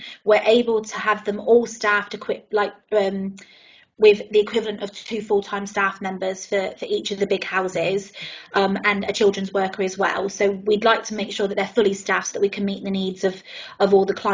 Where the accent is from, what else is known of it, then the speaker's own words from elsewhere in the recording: South West England, United Kingdom; accent: Somerset; Now, my Somerset accent was coming through then, wasn't it, later?